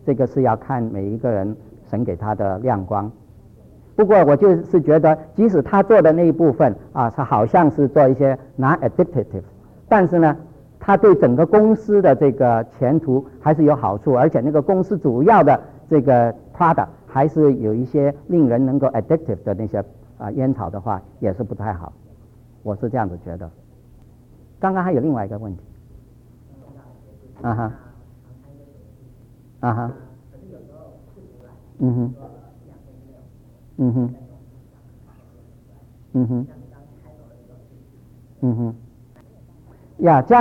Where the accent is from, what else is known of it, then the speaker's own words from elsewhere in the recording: China; 有时候我们中国人的老脾气就出来了